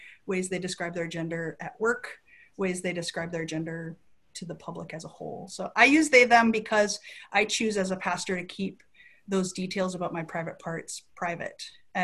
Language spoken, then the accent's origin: English; South Dakota, United States; So I grew up in South Dakota, and how we use terms like gender or sex is very different than here in San Francisco.